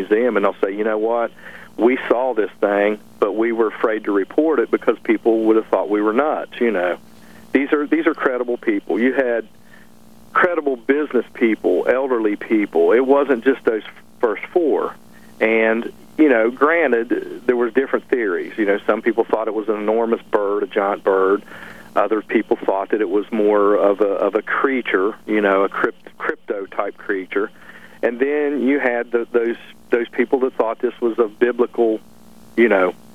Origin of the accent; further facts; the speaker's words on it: Point Pleasant, West Virginia, United States; I was born and raised in Point Pleasant, you know, and grew up there and spend a lot of time there even now.